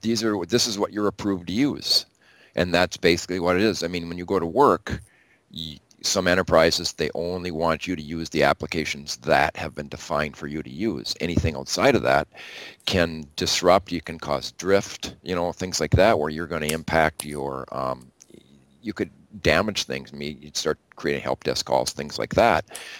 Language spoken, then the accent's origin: English; Wisconsin, United States; But I'm from Wisconsin, so I know what you're talking about.